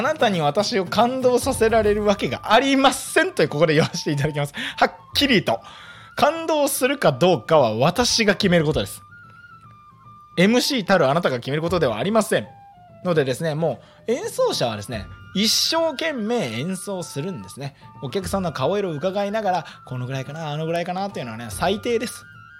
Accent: Kanagawa, Japan; moved away as an adult; now in Sado, Japan; あと僕は神奈川出身で、高校生になってこちらに来て、違う、高校卒業してこちらに来て

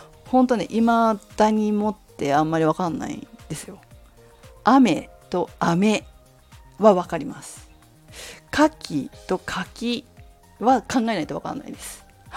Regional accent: Fukushima, Japan; 私ね福島市出身、福島県福島市出身なんですけど、イントネーションないんですよあんまり。

